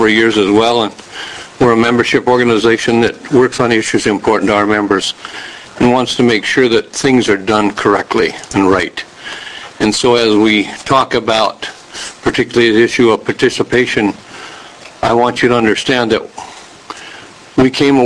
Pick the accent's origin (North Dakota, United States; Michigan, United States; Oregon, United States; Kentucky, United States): North Dakota, United States; Fargo; I come from Fargo, North Dakota.